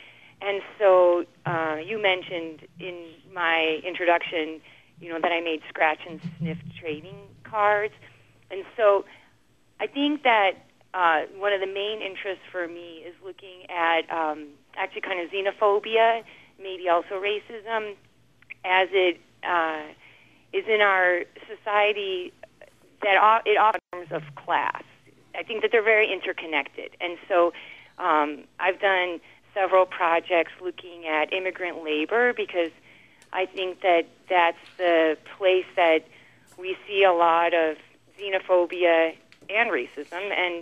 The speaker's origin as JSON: {"language": "English", "town": "Chicago", "region": "Illinois", "country": "United States", "tie": "born or raised there", "said": "I grew up working class in Chicago, and my father was a truck driver"}